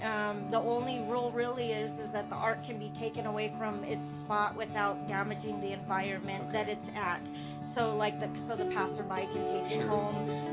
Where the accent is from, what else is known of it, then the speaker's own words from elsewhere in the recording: Santa Fe, New Mexico, United States; and I'm from Santa Fe, and you know, going down Canyon Road was like a big influence on me